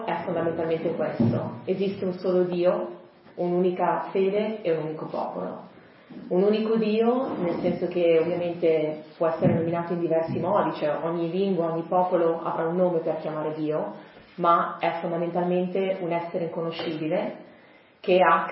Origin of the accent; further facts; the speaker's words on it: Voghera, Lombardy, Italy; vengo da Voghera, vicino a Pavia. Sono rappresentante della comunità Baha'i, che è una fede molto, molto giovane per essere appunto una religione.